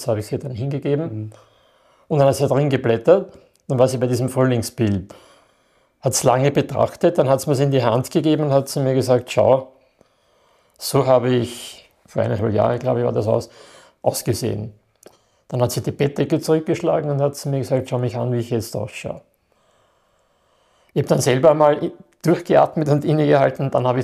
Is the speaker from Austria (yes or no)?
yes; Krems, Lower Austria, Austria; Also, weil ich öfters gefragt werde, bei uns in Krems.